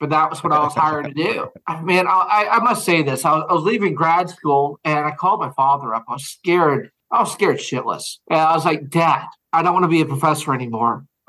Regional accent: Houston, Texas, United States; Texas. Houston, Texas.

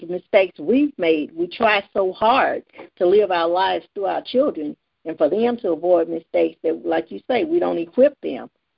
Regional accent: Louisiana, United States; And plus, I was raised in Louisiana.

